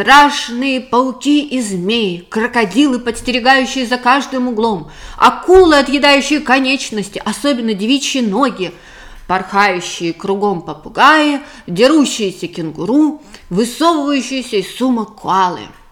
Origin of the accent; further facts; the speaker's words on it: Australia; я из Австралии.